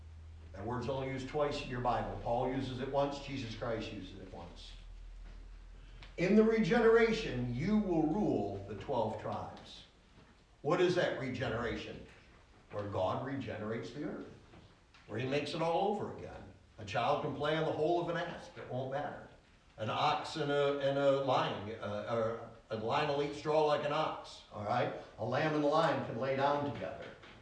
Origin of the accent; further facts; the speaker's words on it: Salamanca, New York, United States; born there; I was born in April of 1954 in a place called Salamanca, New York, on an Indian reservation.